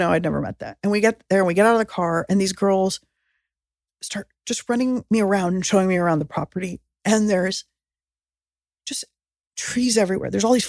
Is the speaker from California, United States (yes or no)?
yes; San Diego, California, United States; born or raised there